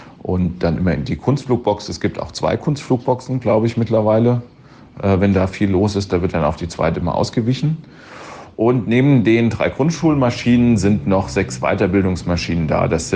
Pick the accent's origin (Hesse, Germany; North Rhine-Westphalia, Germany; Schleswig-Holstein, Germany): Hesse, Germany; Schwalmstadt-Ziegenhain; Ja, das Ganze findet statt in Schwalmstadt-Ziegenhain auf dem Flugplatz Der Ring. Das ist der Ort, wo ich aufgewachsen bin. Ich habe da auch vor 25 Jahren das Fliegen begonnen auf diesem Platz.